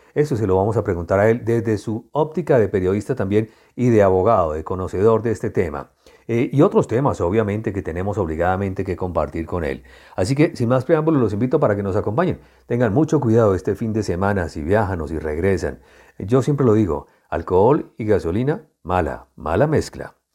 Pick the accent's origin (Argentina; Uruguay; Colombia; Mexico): Colombia; hay que demostrar que somos colombianos